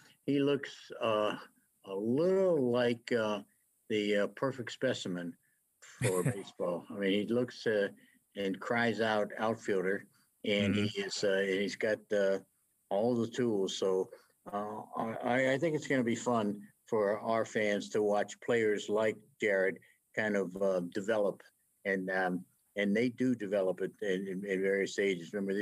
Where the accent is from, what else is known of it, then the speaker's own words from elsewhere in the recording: Pittsburgh, Pennsylvania, United States; now in Worcester, United States; I've come to love Worcester. Reminds me a lot of my hometown, Pittsburgh. That's Pittsburgh, not Fitchburg.